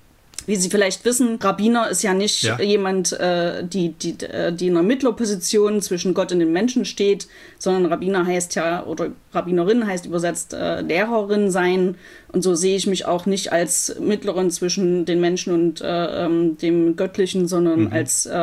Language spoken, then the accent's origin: German; Leipzig, Saxony, Germany; also born or lived in Los Angeles, United States; ich bin Rabbinerin. Ich habe mich nach meiner Ordination 2017 in Los Angeles entschlossen, wieder in meine Heimatstadt Leipzig zurückzugehen